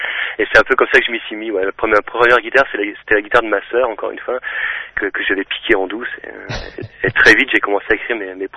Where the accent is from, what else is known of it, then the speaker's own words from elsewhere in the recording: Lille, Hauts-de-France, France; now in Roubaix, France; je suis vraiment lillois. Je suis né à Lille et j'y ai vécu, depuis toujours. Là, depuis quelque temps, je vis à Roubaix, donc juste à côté de Lille, mais je reste vraiment dans la métropole.